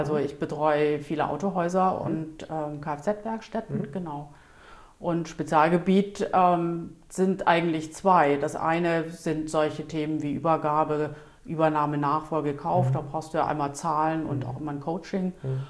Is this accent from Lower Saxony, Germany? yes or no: no; Eschwege, Hesse, Germany; ich denke, du hörst, dass ich nicht von hier komme. Genau, ich bin aufgewachsen in Nordhessen, in einer relativ kleinen Stadt, Eschwege, heißt es, auf sehr idyllisch gelegenen Bauernhof, etwas außerhalb von der Ortschaft